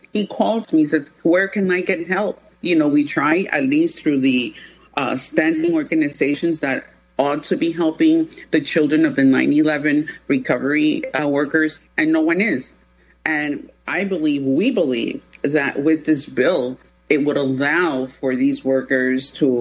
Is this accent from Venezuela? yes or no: yes; Venezuela; as an immigrant myself, I'm from Venezuela